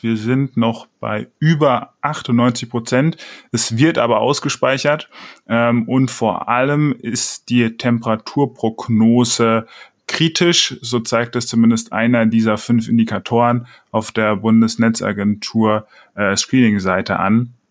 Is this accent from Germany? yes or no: yes; Bavaria, Germany; Ich komme ja auch aus Unterfranken, deswegen hat es mir besonders viel Spaß gemacht.